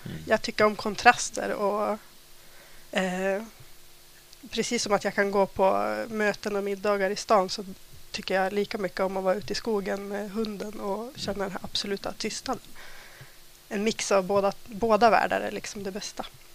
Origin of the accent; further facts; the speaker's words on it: Docksta, Västernorrland County, Sweden; Jag kommer ursprungligen från Docksta, strax söder om Nätradalen blir det ju då. Men har bott i Örnsköldsviks kommun de senaste 15 åren.